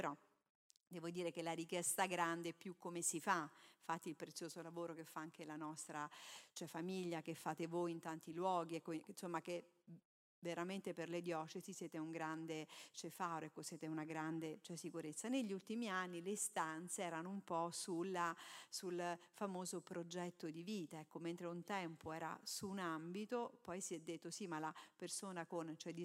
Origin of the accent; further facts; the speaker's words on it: Pescara, Abruzzo, Italy; vengo da Pescara